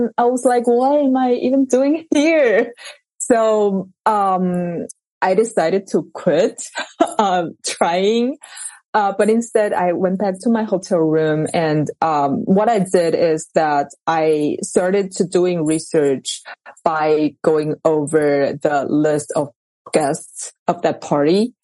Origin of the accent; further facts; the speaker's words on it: Taiwan; now in United States; I grew up in Taiwan and I went to the United States for graduate school and the big part of my career is actually in the United States.